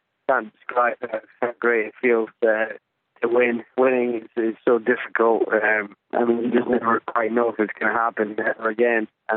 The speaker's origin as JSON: {"language": "English", "region": "Scotland", "country": "United Kingdom", "tie": "born or raised there", "said": "Yes, I have experience playing Lynx golf, obviously growing up in Scotland, playing Nathan Barr and all the local courses around here."}